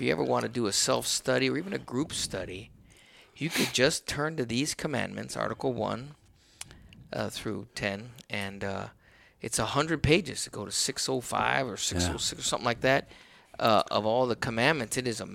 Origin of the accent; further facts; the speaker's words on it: San Marcos, Texas, United States; You know, I grew up in San Marcos, and people always talked about New Braunfels.